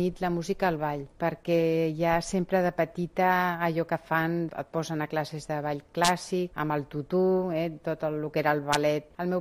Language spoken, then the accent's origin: Catalan; Barcelona, Catalonia, Spain; born there; soc nascuda aquí a Barcelona, soc metge i em dedico a la docència i a la investigació a la Facultat de Medicina d'aquí mateix, de Barcelona. Tinc 60 anys.